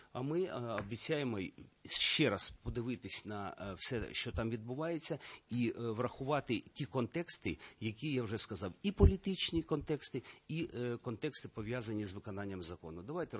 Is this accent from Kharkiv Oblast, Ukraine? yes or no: no; Kherson, Kherson Oblast, Ukraine; Я з Херсона, ви знаєте, я там живу з 57-го року. Я не змінював місця свого життя